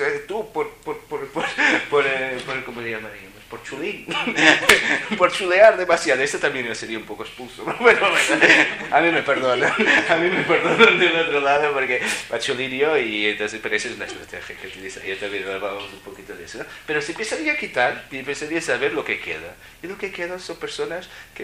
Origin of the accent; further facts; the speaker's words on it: Portugal; Spanish is a second language; now in Spain; soy un portugués en España. No sé muy bien lo que significa compasión en español.